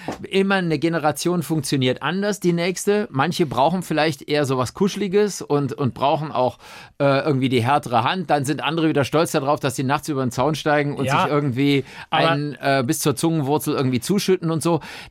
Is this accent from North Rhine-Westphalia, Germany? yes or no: yes; Cologne, North Rhine-Westphalia, Germany; Das musst du mir als Kölner nicht sagen.